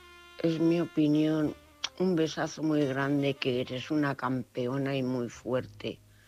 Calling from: Cuenca, Castilla-La Mancha, Spain; de Cuenca.

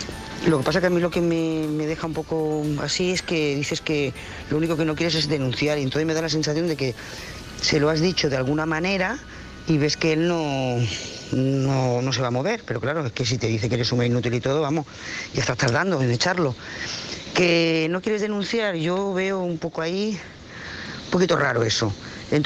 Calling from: Lloret de Mar, Catalonia, Spain; de Lloret de Mar.

